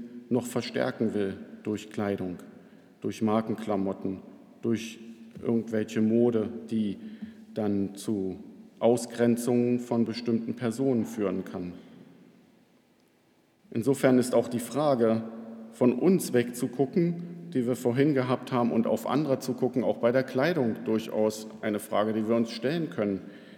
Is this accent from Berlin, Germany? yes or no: yes; Berlin, Germany; Das heißt, dass sich auch für uns als Berliner damit eine viel größere Möglichkeit ergibt